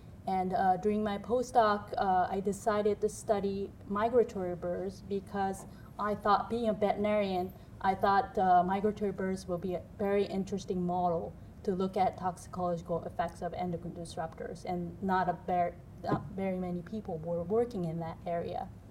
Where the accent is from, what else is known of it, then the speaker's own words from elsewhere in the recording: Japan; So I'm originally from Japan